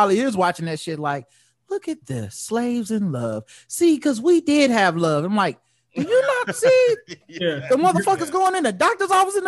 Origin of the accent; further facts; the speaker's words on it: North Carolina, United States; shout out to North Carolina, my home state.